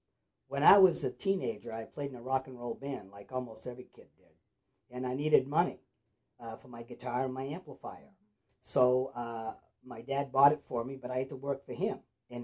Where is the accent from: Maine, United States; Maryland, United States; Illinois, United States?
Maine, United States; Auburn; I was born here in 1950 in Lewiston, Maine.